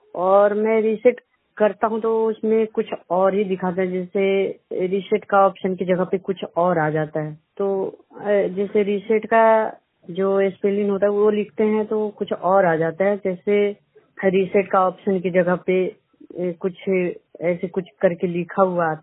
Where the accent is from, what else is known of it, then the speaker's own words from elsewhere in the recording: Bihar, India; और मैं बिहार का रहने वाला हूँ।